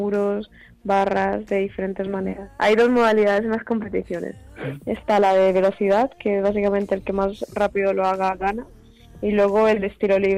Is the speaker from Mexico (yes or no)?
no; Albacete, Castilla-La Mancha, Spain; also born or lived in Valencia / United States / Colombia; Mi infancia, pues en Valencia, en Albacete, viajamos mucho, la verdad. Así por España, no sé, les gustaba moverse y estuve muchos años viviendo en Albacete y ya luego nos fuimos otra vez de viaje a otros países a vivir, en Estados Unidos y en Colombia.